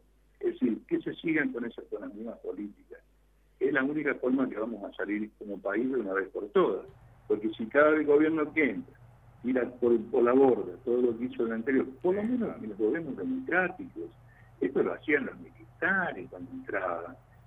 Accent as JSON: {"language": "Spanish", "country": "Argentina", "said": "lo que debemos seguir como argentinos"}